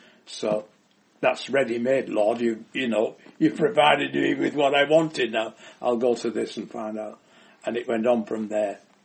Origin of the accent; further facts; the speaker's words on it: York, Yorkshire and the Humber, United Kingdom; I was born in 1927 in New York. The capital of the north, and I grew up there.